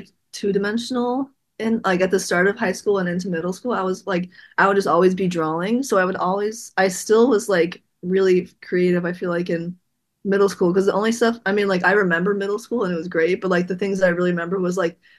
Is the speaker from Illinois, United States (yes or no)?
no; Wyoming, Ohio, United States; So I'm from Cincinnati, Ohio. So I grew up kind of in this small town called Wyoming.